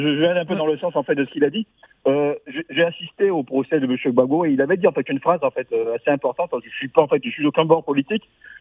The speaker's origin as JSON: {"language": "French", "country": "Côte d’Ivoire", "said": "Effectivement, moi je viens de l'est de la Côte d'Ivoire. Mes ancêtres en fait ont émigré en fait par là."}